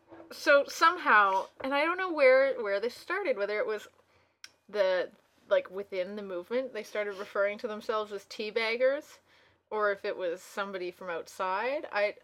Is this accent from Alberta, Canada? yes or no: yes; Edmonton, Alberta, Canada; Like Edmonton, my hometown, has kind of the same group of, like, 25